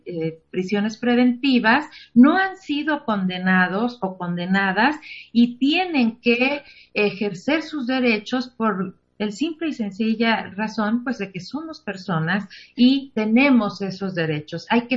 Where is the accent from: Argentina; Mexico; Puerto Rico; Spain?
Mexico; realmente se presentan muchos desafíos que como sociedad mexicana y como autoridades electorales tenemos que enfrentar